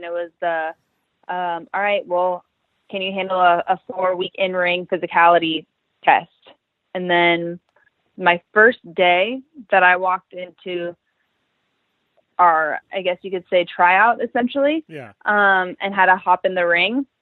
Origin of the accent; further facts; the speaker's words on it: California, United States; I'm from the Bay Area. We drive up north to see my family.